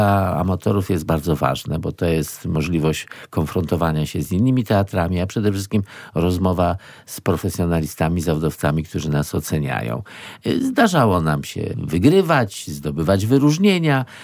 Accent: Wrocław, Lower Silesian Voivodeship, Poland; Bo ja urodziłem się we Wrocławiu.

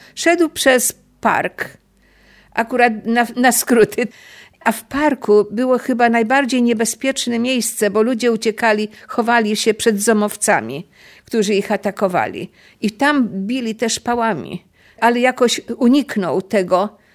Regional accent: Radom, Masovian Voivodeship, Poland; Ja i mój mąż, no i potem nasze dzieci, urodziliśmy się wszyscy w Radomiu. Radom był naszą kolebką.

